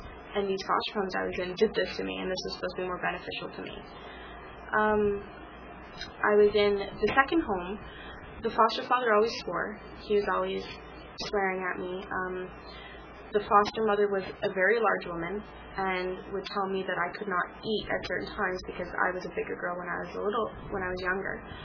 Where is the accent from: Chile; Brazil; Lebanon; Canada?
Canada; Toronto, Ontario; this was Keswick I was in, and I'm from Toronto.